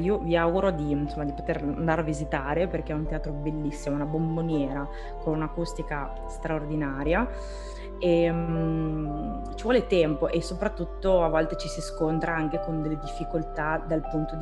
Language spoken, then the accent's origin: Italian; Reggiolo, Emilia-Romagna, Italy; Io sono della Bassa, originaria di Reggiolo, quindi non sono lontana dal Po come origine.